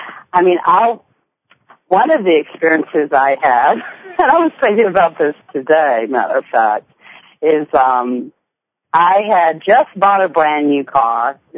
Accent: Hawaii, United States; realized that I was indeed from Hawaii

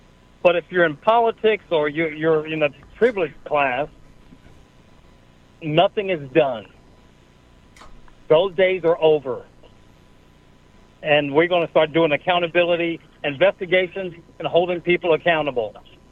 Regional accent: Harlem, New York, United States; also born or lived in Oklahoma; And look, I'm growing up in Harlem, New York, and then living with my dad in a trailer park in Oklahoma.

